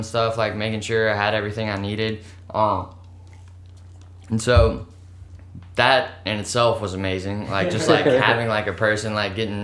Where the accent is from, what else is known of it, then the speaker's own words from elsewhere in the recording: New Orleans, Louisiana, United States; I'm from New Orleans, and my family's from New Orleans